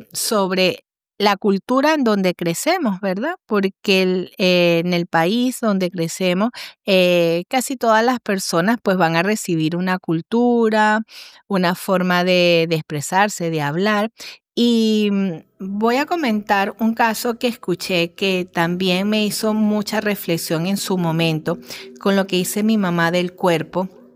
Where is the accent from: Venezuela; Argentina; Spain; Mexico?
Venezuela; porque yo como buena venezolana también había vivido en son de esas medidas